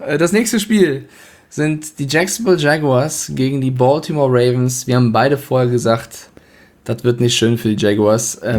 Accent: Frankfurt, Hesse, Germany; Ja, vielleicht also ich bin komme ich aus da Frankfurt

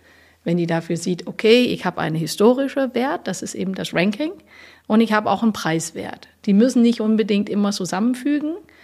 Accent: Denmark; German is a second language; now in Germany; ich komme aus Dänemark und so weiter und so fort.

